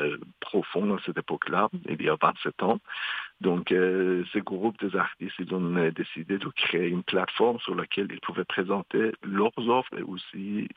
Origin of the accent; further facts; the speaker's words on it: Iran; now in London, Canada; Donc quand j'ai quitté l'Iran. En fait, le seul bout, c'était de me rendre quelque part pour sauver ma vie.